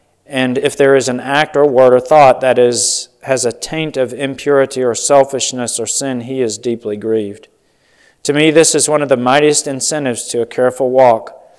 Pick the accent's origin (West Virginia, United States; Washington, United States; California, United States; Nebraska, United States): West Virginia, United States; Y'all knew I grew up in West Virginia, and we're going to have a snake handle in service tonight.